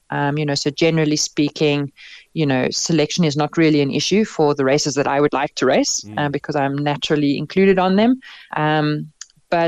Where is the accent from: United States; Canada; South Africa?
South Africa; You know, being a South African rider, I have the luxury of not having to perform to be selected for the Olympic Games